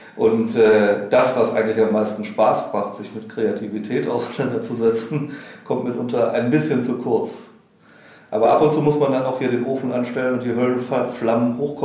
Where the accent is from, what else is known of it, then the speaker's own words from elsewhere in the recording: Wuppertal, North Rhine-Westphalia, Germany; Ich muss dazu sagen, ich komme vom Plattenland aus Wuppertal.